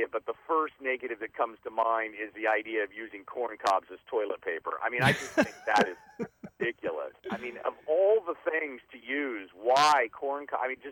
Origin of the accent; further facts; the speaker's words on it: Kansas, United States; I grew up in Kansas, and I remember growing up learning about them.